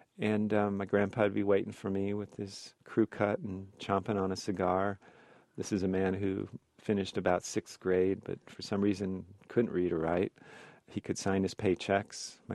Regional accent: Hyde Park, Illinois, United States; As a small kid growing up in Hyde Park, my mom was a single mom

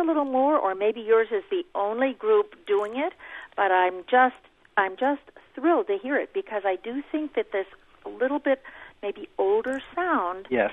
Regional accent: Wellesley, Massachusetts, United States; moved away; I grew up in the Wellesley Hills Congregational Church.

